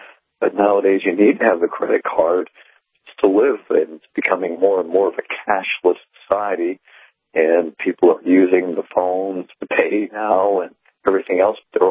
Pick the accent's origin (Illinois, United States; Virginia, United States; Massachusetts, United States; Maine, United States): Massachusetts, United States; born or raised there